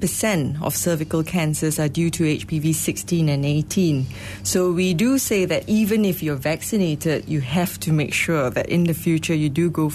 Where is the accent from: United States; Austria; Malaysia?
Malaysia; And I think as a Malaysian